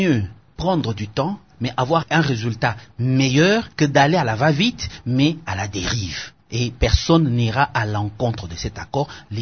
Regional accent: DR Congo; Nous tous, nous sommes Congolais

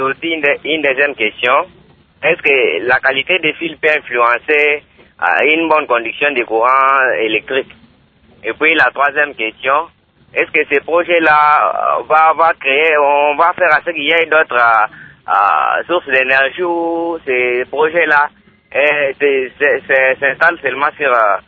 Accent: Kasaï-Central, DR Congo; chez nous, au Kasaï occidental, ces courants-là nous passent

